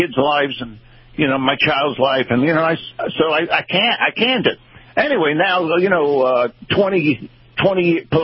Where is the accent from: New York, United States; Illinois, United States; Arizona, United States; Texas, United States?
New York, United States; Oh, well, I'm from New York, and, I think you know, so much banter that goes on there